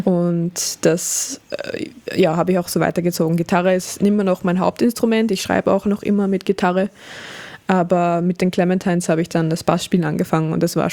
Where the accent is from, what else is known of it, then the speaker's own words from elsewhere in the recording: Austria; Das ist bei uns in Österreich so ein Ding.